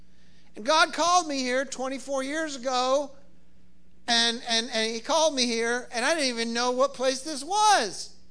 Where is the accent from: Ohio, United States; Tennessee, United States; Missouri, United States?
Tennessee, United States; Bristol; Oh, I say I'm from Tennessee. They say, are you from Nashville? No. Bristol, Tennessee is in northeast Tennessee, and it's on the Virginia border.